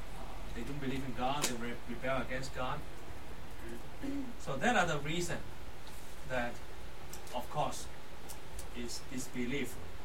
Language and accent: English; Hong Kong; English is a second language; I grew up in Hong Kong, TJC.